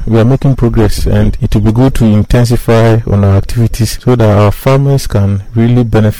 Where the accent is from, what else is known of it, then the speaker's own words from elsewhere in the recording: Ghana; I'm from Ghana.